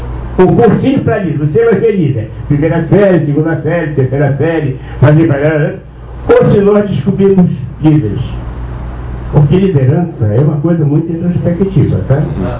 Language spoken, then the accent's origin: Portuguese; Belém, Pará, Brazil; born there; also born or lived in Rio de Janeiro; now in Teresópolis, Brazil; nasci em Belém do Pará, 20 anos do Rio de Janeiro, 27 de Teresópolis.